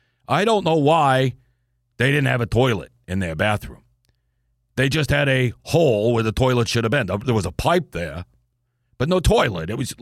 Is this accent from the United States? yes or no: yes; Brooklyn, New York, United States; You know, I grew up in Brooklyn. I made a lot of good friends when I was in school